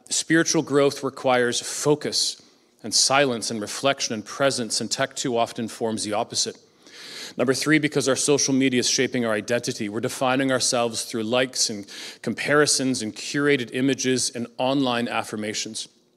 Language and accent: English; Ajax, Ontario, Canada; I come from Ajax. It was a wonderful drive to get here today.